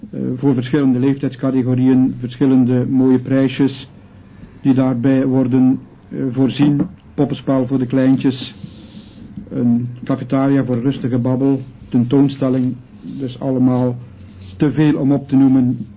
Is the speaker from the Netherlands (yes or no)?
no; Flanders, Belgium; gevolgd door een gezellig samen zijn waar we ook als Vlamingen goed in zijn